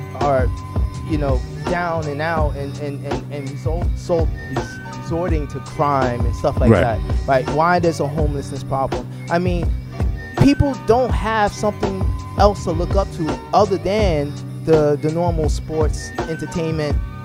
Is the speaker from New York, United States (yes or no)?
yes; Bronx, New York, United States; I'm from the Bronx, like you said. I'm from University Morris Heights, right? Yeah, right around the corner from where … did his thing, right?